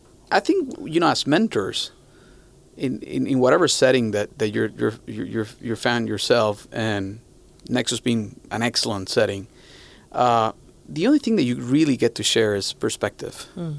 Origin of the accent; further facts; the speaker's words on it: Caracas, Capital District, Venezuela; also born or lived in Paris / London / Hong Kong / North Carolina; I was born and raised in Caracas. I lived in Europe, in Paris for some time. I lived in London for some time.